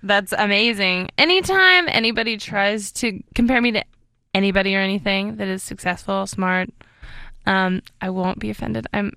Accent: Nashville, Tennessee, United States; and that's just what I did for fun, and that's kind of how I was raised in Nashville.

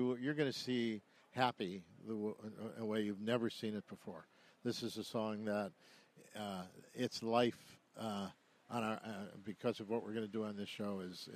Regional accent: Cleveland, Ohio, United States; it was not something you ever think about when you're 10 years old and growing up in Cleveland, Ohio

